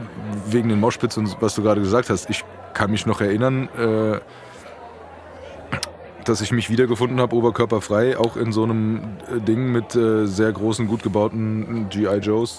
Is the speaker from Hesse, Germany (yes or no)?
yes; Frankfurt, Hesse, Germany; wir sind ja Frankfurter, ja?